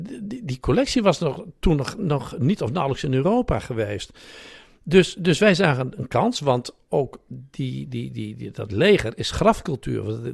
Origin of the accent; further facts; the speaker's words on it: Assen, Drenthe, Netherlands; Ik zei, nee, Drenthe. Hij zei, dan is het goed.